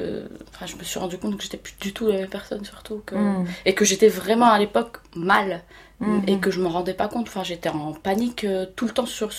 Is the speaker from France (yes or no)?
no; Algeria; Je suis algérienne, mais je peux faire du jazz.